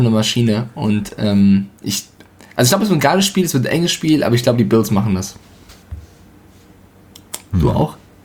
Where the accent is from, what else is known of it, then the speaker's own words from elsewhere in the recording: Switzerland; Ich bin Schweizer, ich kann Schweizerdeutsch ohne Ende.